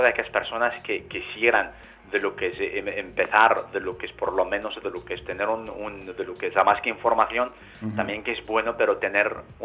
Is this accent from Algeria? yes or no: yes; Algeria; yo nací y viví en Argelia.